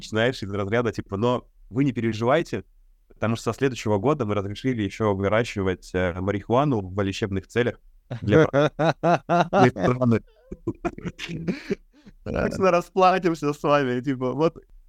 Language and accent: Russian; Russia; also born or lived in Africa; И я вернулся в Россию в январе 2022 года с невероятным просто ощущением, восторгом, что, блин...